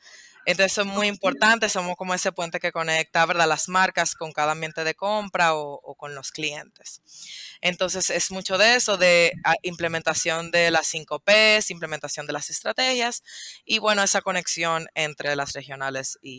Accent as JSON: {"language": "Spanish", "country": "Dominican Republic", "said": "Miren, yo soy dominicana, estudié administración de empresas."}